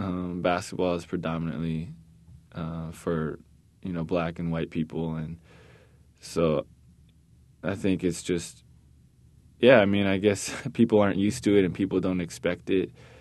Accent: California, United States; my dream after basketball is to be able to go back to my hometown and work for the church that I grew up in, which is the Chinese Church in Christ, located in Mountain View.

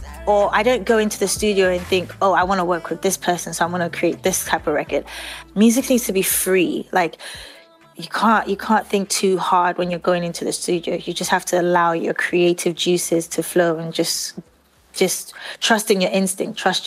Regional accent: Nigeria; I'm from Nigeria, and many years ago, like 10 years, 15 years ago, it wasn't cool to want to be a musician.

